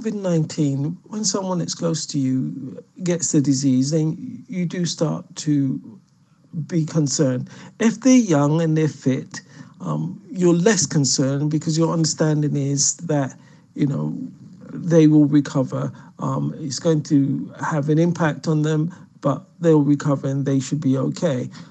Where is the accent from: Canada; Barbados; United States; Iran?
Barbados; Drexel, Saint George; now in England; I was brought up in Drexel in St. George, and as a young boy in a village running around, I really only knew Drexel. I would occasionally go to Bridgetown, but didn't really travel much further than that. And I went to St. Luke's School, which is also in St. George.